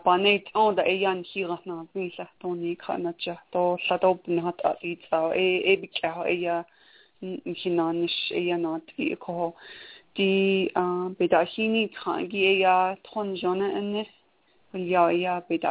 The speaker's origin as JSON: {"language": "English", "region": "Arizona", "country": "United States", "said": "I'm from Black Mesa. I'm affiliated with Hard Rock Chapter, which is a community just about central Black Mesa. I come from the Big Mountain region"}